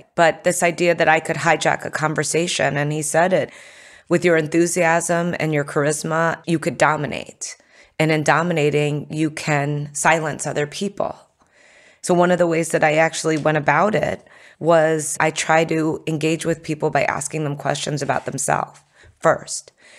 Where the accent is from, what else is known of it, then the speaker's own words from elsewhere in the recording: United States; born there; Then I was born in America. That's a real thing.